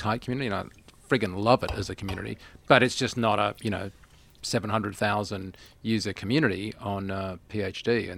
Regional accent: Australia; from my point of view, being an Australian

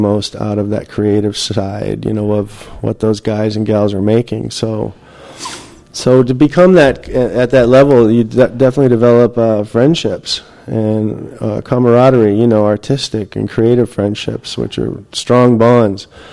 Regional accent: United States; I'm American. Americans aren't the most popular people in the world anymore.

